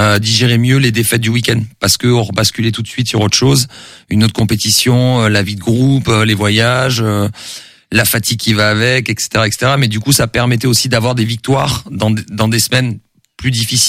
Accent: South-West France, France; je viens du Sud-Ouest et on a des vraies valeurs dans la vie, dans le sport.

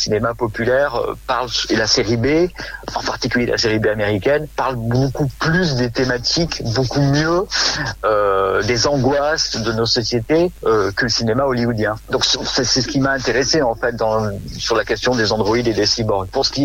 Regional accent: Montélimar, Auvergne-Rhône-Alpes, France; Moi, je viens donc du sud de la France, d'une petite ville qui s'appelle Montélimar.

